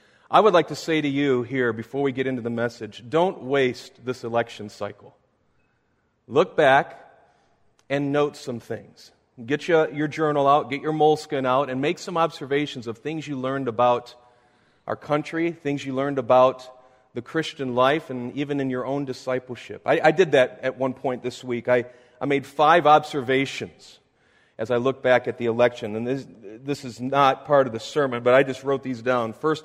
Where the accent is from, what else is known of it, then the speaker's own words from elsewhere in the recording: Pontiac, Michigan, United States; moved away as an adult; also born or lived in the South; I grew up in Michigan, was born in Michigan. My wife was as well. She's from the Lapeer, Flint area. I was born in Detroit, grew up out near Pontiac.